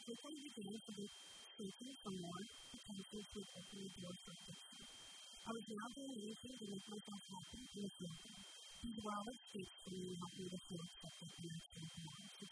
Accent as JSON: {"language": "English", "region": "Newfoundland and Labrador", "country": "Canada", "tie": "born or raised there", "said": "I was raised in Labrador with my dad, mom, and sisters."}